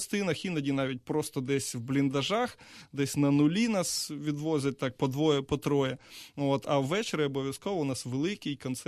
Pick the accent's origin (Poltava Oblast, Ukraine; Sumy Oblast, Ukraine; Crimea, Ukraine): Poltava Oblast, Ukraine; Poltava; Насправді, я її з дитинства співаю. Я сам з Полтави